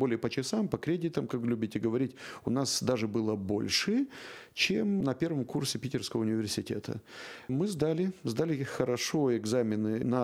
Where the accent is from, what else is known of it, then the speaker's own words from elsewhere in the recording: Chișinău, Moldova; Я родился и вырос в Кишиневе. Я, моя жена, мы даже родились в одном роддоме.